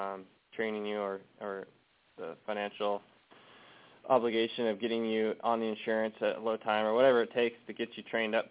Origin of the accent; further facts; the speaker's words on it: Idaho, United States; I grew up in North Idaho, near Spokane, Coeur d'Alene, Spokane Coeur d'Alene area.